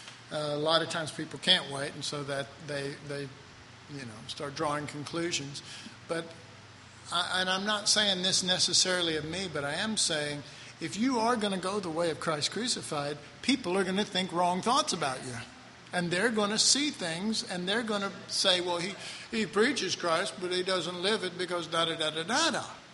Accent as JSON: {"language": "English", "town": "Dallas", "region": "Texas", "country": "United States", "said": "Well, I'm from Oak Cliff."}